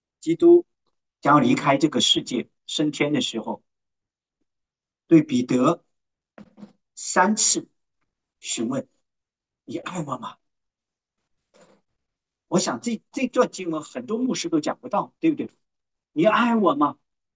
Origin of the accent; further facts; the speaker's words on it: Hunan, China; 我怕我湖南人说的不标准哈